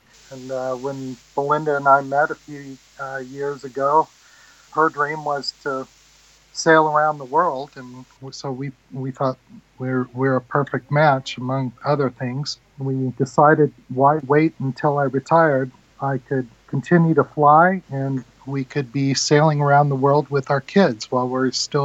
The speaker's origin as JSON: {"language": "English", "town": "San Diego", "region": "California", "country": "United States", "tie": "born or raised there", "said": "Well, I grew up in San Diego as a teenager, and in my early 20s, I did a lot of sailing out on Mission Bay and Hobie Cats and absolutely loved it."}